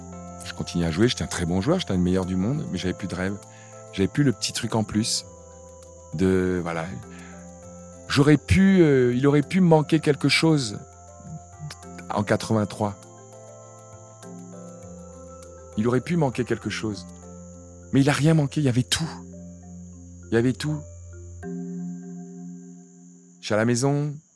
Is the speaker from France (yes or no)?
no; Cameroon; moi, je viens d'un petit village du Cameroun, quoi. Où on n'avait pas de quoi me payer ma première raquette, tu vois.